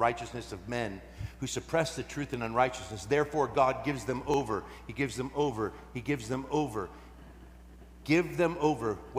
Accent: United States; I made the stupid choice of like, I'm an American, I'm going to Italy, I'm gonna get a big car.

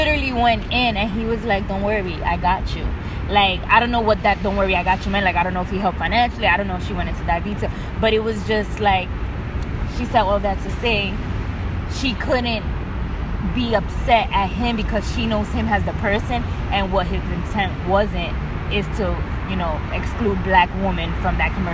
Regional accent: Bronx, New York, United States; And I mean, half of my life I grew up in the Bronx, so I gotta rap.

